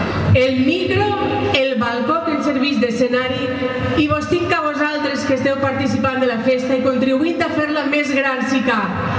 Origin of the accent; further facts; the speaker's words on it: Pego, Valencian Community, Spain; I vinc com qualsevol altra pegolina que estima el seu poble i que té la fortuna d'haver nascut ací.